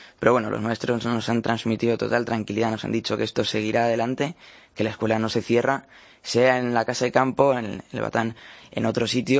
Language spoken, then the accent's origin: Spanish; Madrid, Community of Madrid, Spain; Yo soy madrileño. Bueno, yo he nacido en Madrid y he vivido toda mi vida en Madrid. Pero sí que es cierto que me identifico mucho también con otros lugares de España.